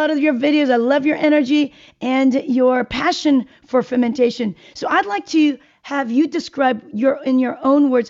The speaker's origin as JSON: {"language": "English", "country": "South Korea", "said": "You know, I'm from Korea, and my people have been making kimchi for thousands of years."}